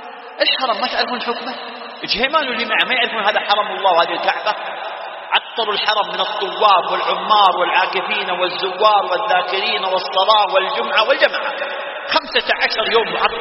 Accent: Saudi Arabia; فنحن في بلادنا المملكة العربية السعودية

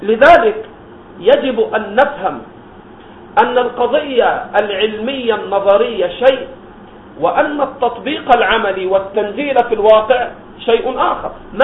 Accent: Egypt; كأهل البدع هؤلاء الذين ظهروا في بلدنا مصر وغيره

